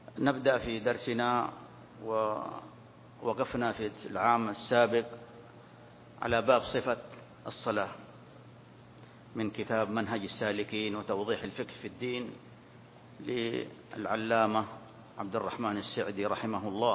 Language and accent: Arabic; Saudi Arabia; بلادنا المملكة العربية السعودية